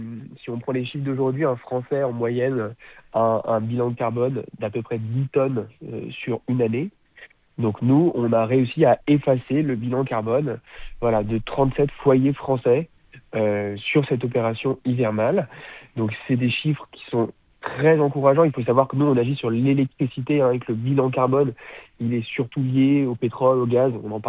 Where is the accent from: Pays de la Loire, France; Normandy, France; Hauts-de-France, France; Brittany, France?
Brittany, France; moi je suis un petit breton, j'ai 26 ans